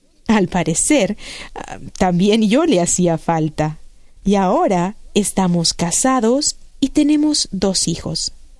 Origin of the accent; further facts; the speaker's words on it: Bogotá, Colombia; soy de Bogotá, Colombia. Vivo con mi esposo desde hace 14 años.